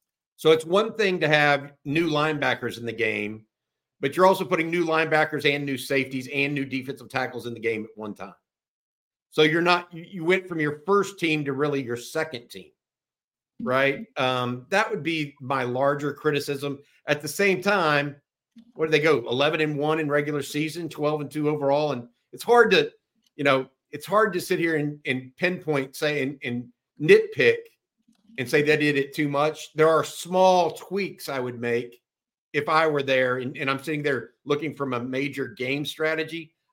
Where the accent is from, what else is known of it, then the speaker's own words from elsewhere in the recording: Houston, Texas, United States; I grew up in Houston, and so I would get to see Texas play either Houston or Rice in Houston once a year.